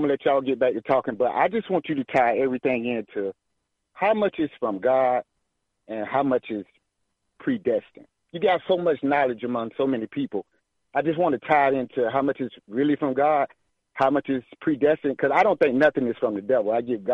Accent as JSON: {"language": "English", "town": "Daytona Beach", "region": "Florida", "country": "United States", "lives_now": "Sacramento, United States", "said": "I'm from Daytona Beach, Florida. But I live out here in Sacramento."}